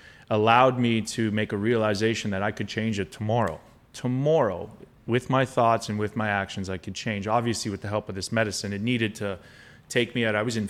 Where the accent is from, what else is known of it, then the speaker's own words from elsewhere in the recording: Canada; We grew up in Canada, right?